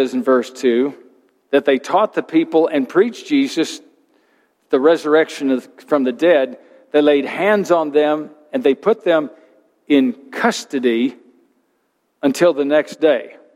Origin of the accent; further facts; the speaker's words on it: St. Louis, Missouri, United States; not quite as big as the Mississippi that I knew from growing up in St. Louis